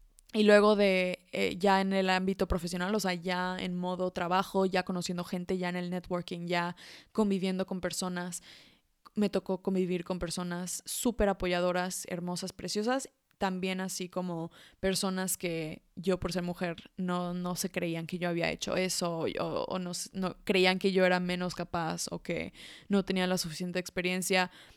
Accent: Mexico City, Mexico; Yo cuando tenía 5 años y yo nací en Ciudad de México, entonces en ese momento vivía en Ciudad de México

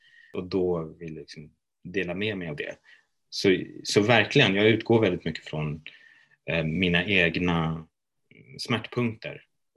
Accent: Västra Götaland County, Sweden; Jag har kurdiska rötter, men när jag väl kom till Sverige så har jag vuxit upp i Arabdalen och har en väldigt stolthet över det området.

